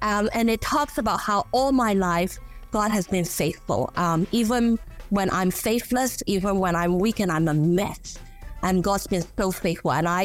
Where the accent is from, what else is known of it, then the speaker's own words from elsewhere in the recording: Hong Kong; Let me go back to when I was growing up in Hong Kong.